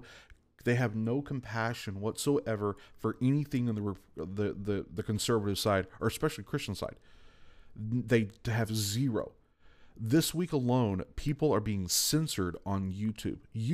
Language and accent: English; United States; And now, as a American, we should allow everyone necessarily to have the right to live any way they want to live.